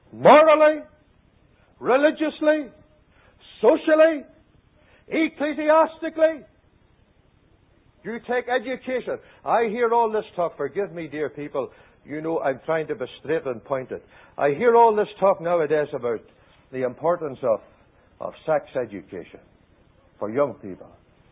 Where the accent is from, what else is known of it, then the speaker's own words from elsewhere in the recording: Ireland; we were born and bred in Ireland, and we are here still.